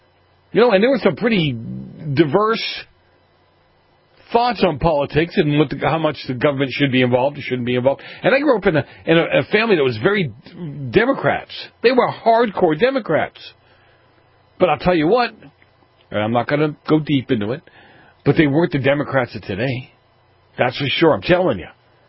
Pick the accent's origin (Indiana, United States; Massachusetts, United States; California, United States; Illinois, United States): Massachusetts, United States; And I grew up in Massachusetts.